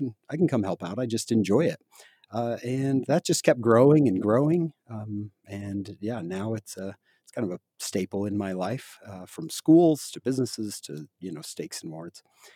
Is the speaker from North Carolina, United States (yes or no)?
no; St. George, Utah, United States; I grew up in St. George, played on the football team. I was captain of the football team. It was a small school, but still. I went to Dixie College then, Utah Tech now.